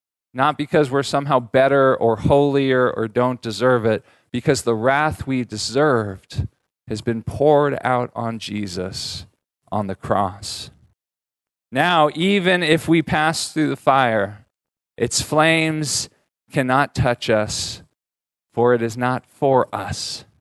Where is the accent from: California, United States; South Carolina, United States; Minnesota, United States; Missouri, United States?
California, United States; So I grew up in California. I grew up in earthquake country.